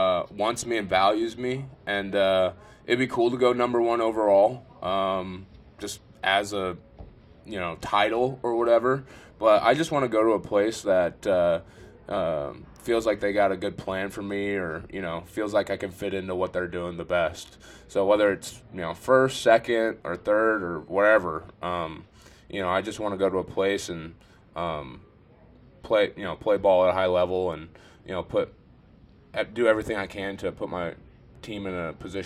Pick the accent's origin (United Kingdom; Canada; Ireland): Canada; I tell them that I'm Canadian.